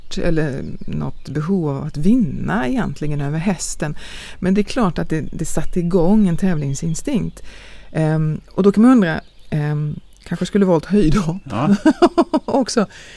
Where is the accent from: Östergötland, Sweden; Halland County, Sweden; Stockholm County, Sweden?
Halland County, Sweden; Långås; jag är född i Sverige, utanför Falkenberg, utanför Långås, utanför lastad i Kärret. Och gården heter ju då Kärrets gård.